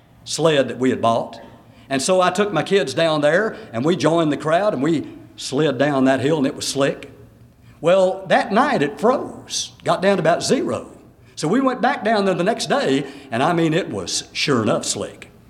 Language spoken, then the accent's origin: English; Houston, Texas, United States; Now, I grew up in Houston, Texas. Never hardly snowed in Houston, maybe a little flake now and then.